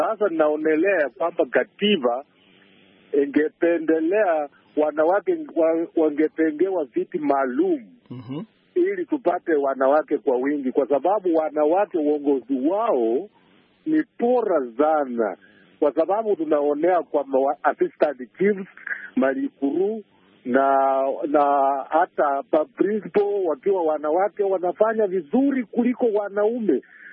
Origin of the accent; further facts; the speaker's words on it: Sango, Bungoma County, Kenya; natoka mahali panaitwa Sango ya Malakizi, kaunti ya Bungoma.